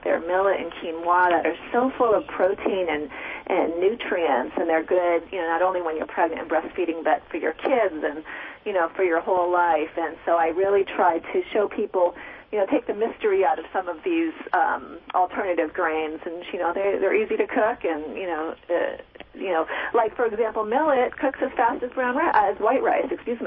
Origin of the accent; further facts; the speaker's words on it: East Coast, United States; I grew up on the East Coast, and those hot summer days, we just eat breakfast, lunch, and supper.